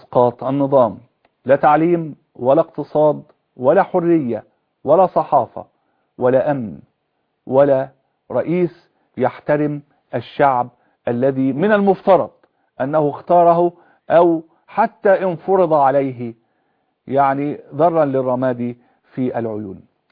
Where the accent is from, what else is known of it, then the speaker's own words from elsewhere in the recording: Egypt; عندنا في مصر مثل يقول